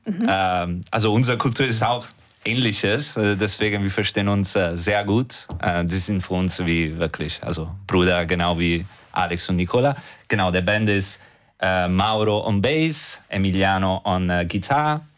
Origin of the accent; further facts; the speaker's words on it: Germany; Also ich komme aus Deutschland